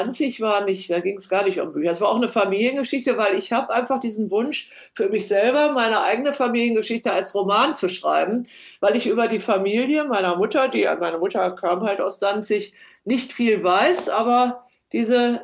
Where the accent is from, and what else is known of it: Northern Germany, Germany; now in Bamberg, Germany